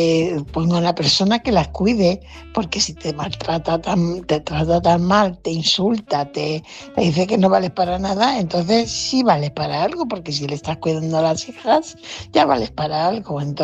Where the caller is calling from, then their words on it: Fuenlabrada, Community of Madrid, Spain; corresponsal de Fuenlabrada